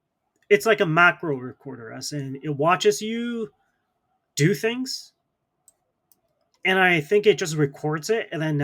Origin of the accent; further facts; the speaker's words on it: Canada; So like as a Canadian selling into the US